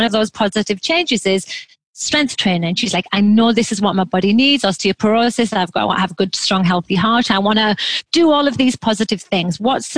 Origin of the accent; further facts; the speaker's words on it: England, United Kingdom; No, I'm English.